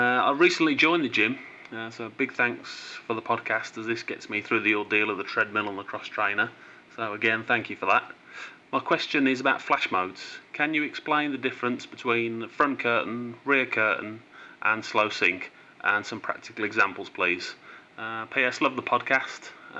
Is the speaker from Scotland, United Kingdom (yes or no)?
no; Sutton Coldfield, West Midlands, United Kingdom; I'm from Sutton Coldfield, Birmingham, England.